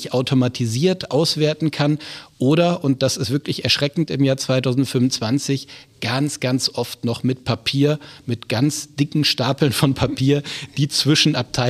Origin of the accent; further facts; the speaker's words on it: Aachen, North Rhine-Westphalia, Germany; bin also zum Studium nach Aachen zurückgekehrt